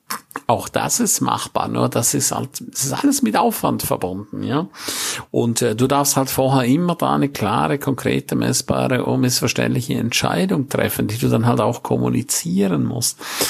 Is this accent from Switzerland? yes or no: yes; St. Moritz, Graubünden, Switzerland; weil St. Moritz wunderschön ist. Das ist nicht nur meine Heimat